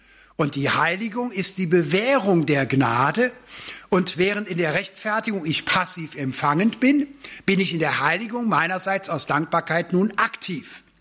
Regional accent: Cologne, North Rhine-Westphalia, Germany; ich bin ja Rheinländer, geboren in Köln

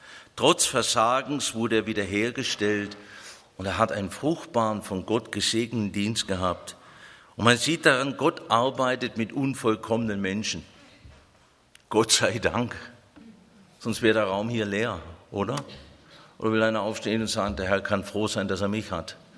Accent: Ulm, Baden-Württemberg, Germany; Natürlich die Städte südlich des Limes, wie meine Heimatstadt Ulm schon

